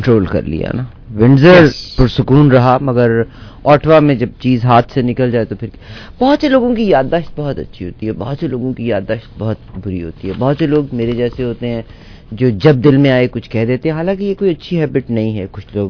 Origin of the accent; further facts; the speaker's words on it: Pakistan; نہیں ہم پاکستانی ہیں, وہ پاکستان کا ایک پاسپورٹ ہے